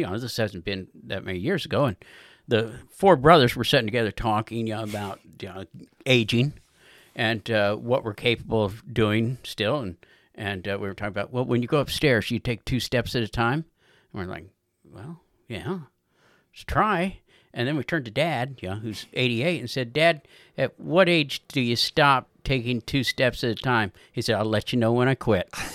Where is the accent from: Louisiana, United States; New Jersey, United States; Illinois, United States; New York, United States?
Illinois, United States; I was born and raised in Jersey County, lived in Jersey County my whole life. I grew up out in the country, out west of Fielden, out in the hills.